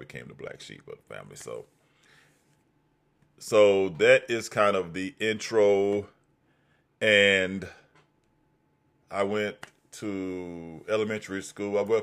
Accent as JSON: {"language": "English", "town": "Gulfport", "region": "Mississippi", "country": "United States", "tie": "born there", "said": "I was born at Gulfport Memorial Hospital, and when I was born, the doctors were calling me the miracle baby because my heart built another aorta in order to keep me alive."}